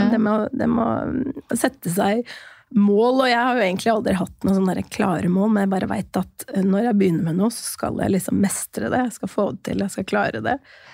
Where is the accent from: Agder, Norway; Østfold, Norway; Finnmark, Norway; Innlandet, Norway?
Innlandet, Norway; Hamar; men jeg kom jo egentlig fra Hamar og valgte å ta lærlingtida mi i Kristiansand.